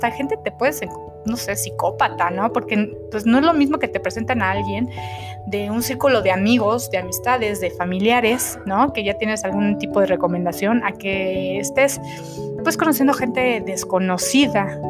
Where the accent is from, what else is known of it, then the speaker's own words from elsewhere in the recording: Mexico; yo soy aquí de México, entonces creo que en otros países se maneja de distinta forma.